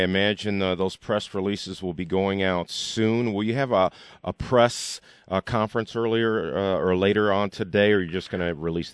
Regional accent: Mount Clemens, Michigan, United States; I'm from the Mount Clemens area, which is near Detroit.

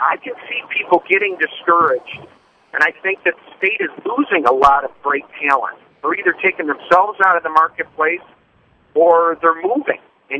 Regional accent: Redford Township, Michigan, United States; I come from Wayne County. I come from Redford Township

